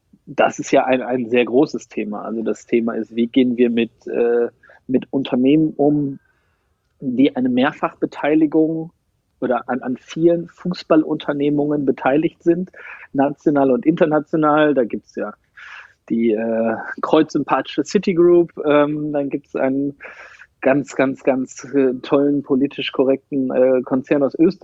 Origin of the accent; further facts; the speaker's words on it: Dortmund, North Rhine-Westphalia, Germany; also born or lived in Ostwestfalen; aus Dortmund. Im September 84 geboren in Ostwestfalen.